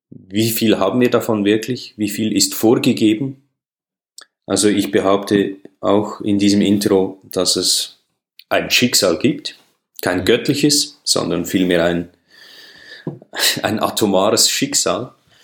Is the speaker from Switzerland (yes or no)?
yes; Switzerland; mein automatisches Denken als Schweizer